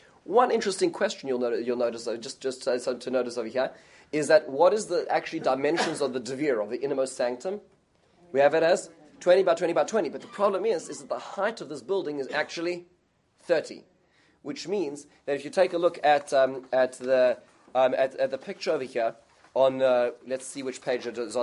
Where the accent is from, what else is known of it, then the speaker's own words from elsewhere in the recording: Johannesburg, Gauteng, South Africa; when I grew up in South Africa, and the city I grew up is called Johannesburg.